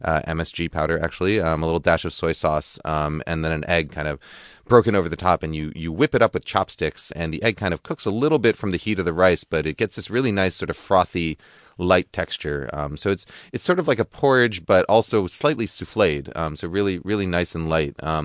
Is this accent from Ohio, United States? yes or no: no; New York, United States; I mean, I grew up in New York, so a really good fresh bagel with cream cheese.